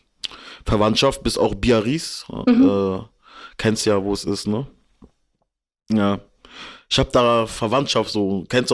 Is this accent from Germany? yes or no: yes; Karlsruhe, Baden-Württemberg, Germany; Ich liebe auch meine Stadt Karlsruhe. Und ja, wir sind alle aus Baden-Württemberg.